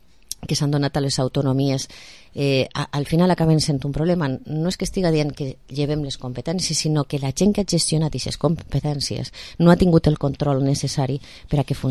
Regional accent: Moncofa, Valencian Community, Spain; el meu fill va entrar en l'escola pública, la mateixa que jo vaig anar, en Moncofa, jo soc de Moncofa

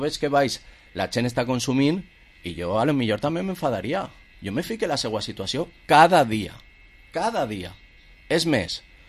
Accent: Vila-real, Valencian Community, Spain; Som gent de Villarreal que aposta per gent de Villarreal

